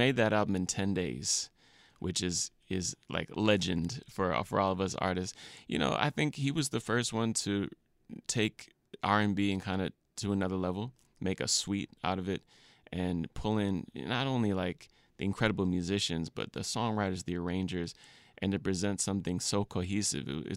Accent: Minneapolis, Minnesota, United States; of course, I'm from Minneapolis, so … was huge, you know, and seeing him around town

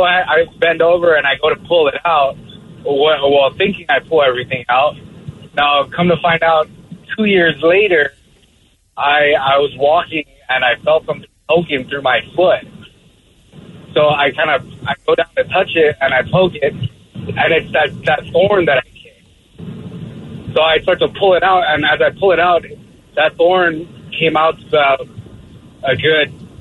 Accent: Hawaii, United States; So I grew up in Hawaii, and one day a bunch of buddies and I were walking on the beach.

